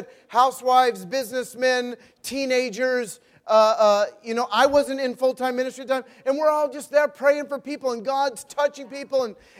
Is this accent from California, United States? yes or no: no; Richmond, Virginia, United States; Listen, I grew up in Richmond, Virginia. All of my friends were Christians.